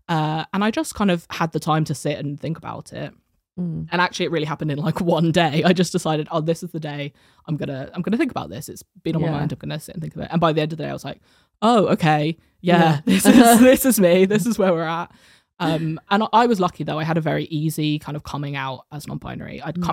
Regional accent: United Kingdom; So I'm from the UK, but my mum is Chinese Guyanese.

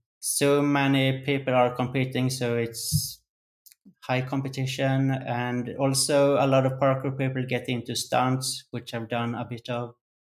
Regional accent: Gothenburg, Västra Götaland, Sweden; I'm moving back to Sweden in 1 month, and I'm excited to explore Stockholm. I'm from Gothenburg, but this is my first time living in the capital of Sweden.

